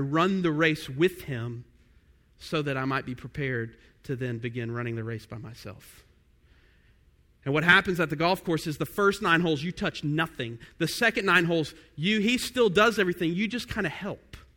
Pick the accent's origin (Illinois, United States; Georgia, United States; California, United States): Georgia, United States; I remember when I was growing up in Georgia as a kid